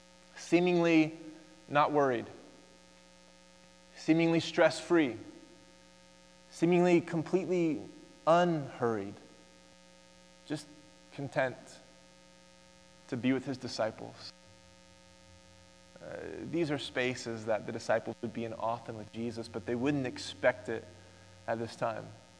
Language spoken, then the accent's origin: English; Oklahoma, United States; We grew up in Oklahoma. We'd go to the University of Oklahoma and watch a football game.